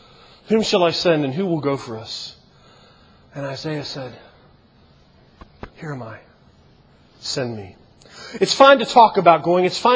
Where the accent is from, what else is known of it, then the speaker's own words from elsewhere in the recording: Baltimore, Maryland, United States; I came from Baltimore, and Baltimore, you guys are rowdy compared to Baltimore. Most of the folks, you know, I grew up in Baltimore.